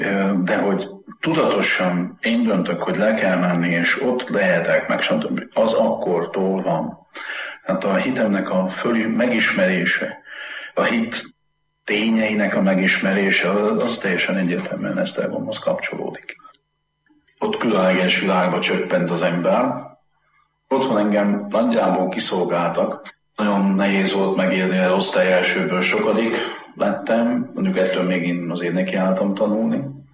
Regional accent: Zalaudvarnok, Zala, Hungary; also born or lived in Zalaszentgrót; Én rendes paraszti származású ember vagyok. Szülővárosom Zalaszengród, mert csak ott volt szülő otthon, de én Zalaudvarnokon nőttem föl, és azt a helyet tartom szülőfalunknak.

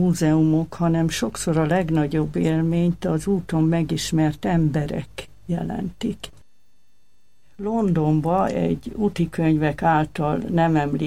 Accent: Hungary; és mikor az meghallotta, hogy mi magyarok vagyunk, nagyon megörült, és azt mondta, hogy még nem találkozott személyesen magyar emberrel

